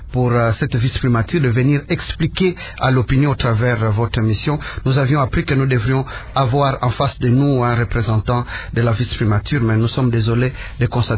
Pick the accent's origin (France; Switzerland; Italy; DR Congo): DR Congo; en tant que Congolais, en tant que patriotes